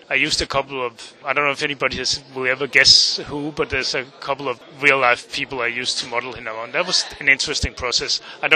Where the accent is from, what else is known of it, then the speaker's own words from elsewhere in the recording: Denmark; When I grew up in Denmark, we had a lot of translated French comics